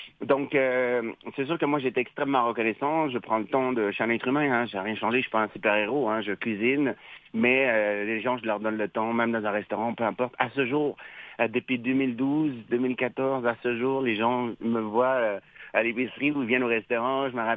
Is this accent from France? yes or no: no; Sherbrooke, Quebec, Canada; mais moi, j'ai grandi à Sherbrooke.